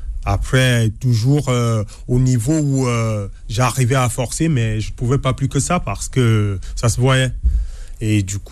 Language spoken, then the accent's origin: French; Cameroon; Moi, je viens du Cameroun.